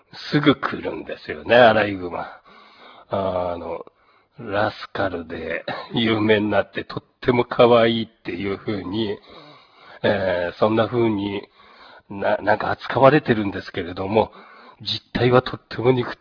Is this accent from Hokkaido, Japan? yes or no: yes; Asahikawa, Hokkaido, Japan; now in Hidaka, Japan; いや自分もね、内陸の旭川育ちなんで、海にはあんまり前も話したと思いますけど、今、日高でこう海岸沿いの生活をしているっていうのが